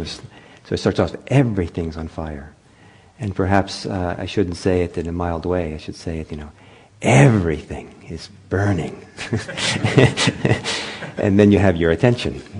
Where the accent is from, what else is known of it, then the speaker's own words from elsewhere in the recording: Italy; growing up in Italy partly, it was common to hear stories of people who had been through the war in all kinds of ways.